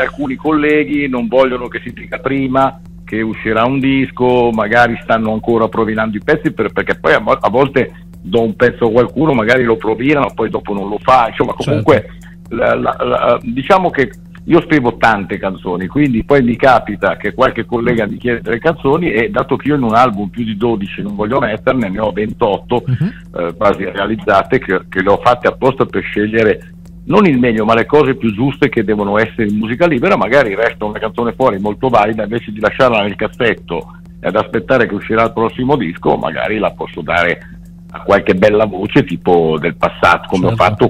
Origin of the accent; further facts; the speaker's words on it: Lombardy, Italy; born there; dato che sono nato in Brianza